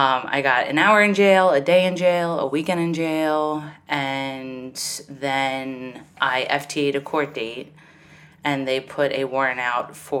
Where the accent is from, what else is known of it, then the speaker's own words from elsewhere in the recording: Glen Burnie, Maryland, United States; All over the place, but mostly Glen Burnie.